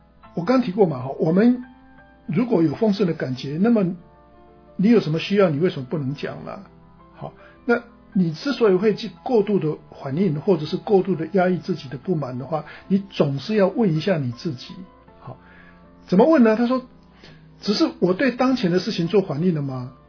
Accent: Taiwan; now in United States; 我回到台湾去嘛，那朋友可能他们觉得我是从美国回来的，

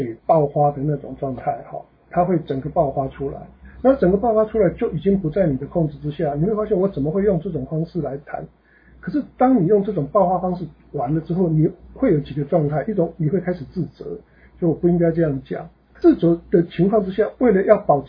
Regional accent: Taiwan; 我用一个比喻好了，我是来自台湾，那台湾几乎每一年的夏天跟秋天都会有台风季

